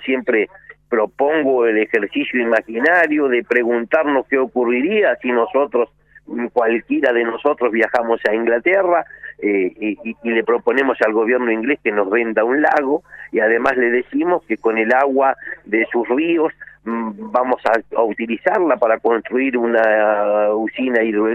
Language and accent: Spanish; Argentina; nosotros siendo argentinos